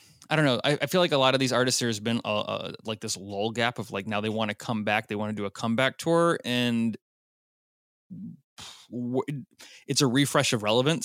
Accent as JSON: {"language": "English", "town": "Nashville", "region": "Tennessee", "country": "United States", "said": "I lived through it, and I'm from Nashville."}